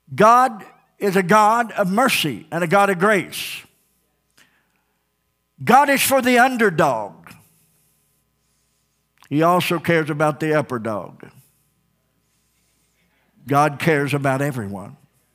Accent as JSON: {"language": "English", "town": "Ozark", "country": "United States", "tie": "born or raised there", "said": "I remember a time growing up in Ozark where people would go down to the town square"}